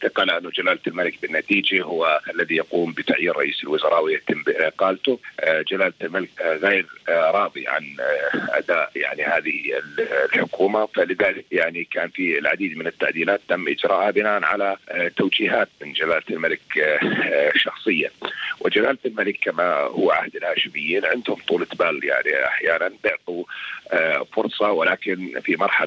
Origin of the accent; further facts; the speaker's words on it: Jordan; احنا ندرك كشعب أردني ذلك جيدا